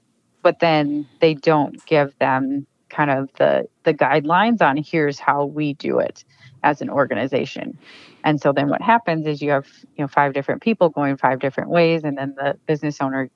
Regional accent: Maple Grove, Minnesota, United States; So I grew up in Maple Grove, Minnesota. So that's in the Twin Cities area.

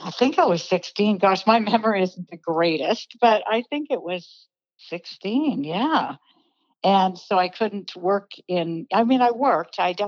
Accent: Chatham, Ontario, Canada; moved away; I was raised in Chatham, Ontario, so a long ways away. And I just up and went off to Toronto, the big city, that's the New York of Canada.

